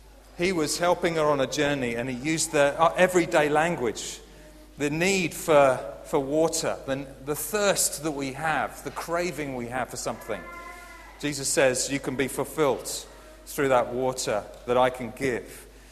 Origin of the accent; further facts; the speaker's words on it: United Kingdom; We're British, aren't we, many of us here today?